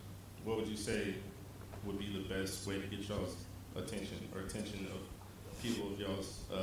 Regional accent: Austin, Texas, United States; I'm an artist from Austin.

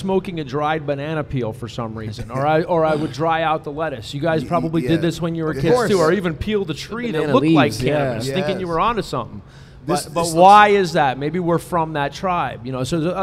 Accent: Miami, Florida, United States; Yeah, you know, I was born and raised in Miami, Florida.

